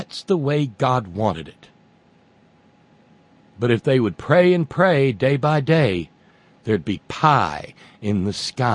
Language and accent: English; Philadelphia, Pennsylvania, United States; I'm from North Philly, the hood, and that nasty stuff is rampant right along with crack.